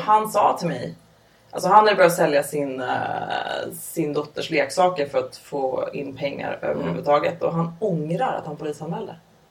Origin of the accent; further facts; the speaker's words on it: Upplands Väsby, Stockholm County, Sweden; jag kommer från Upplands Väsby. Det är typ... motsvarigheten fast norrort. Att vi är typ finnar istället för syrianer.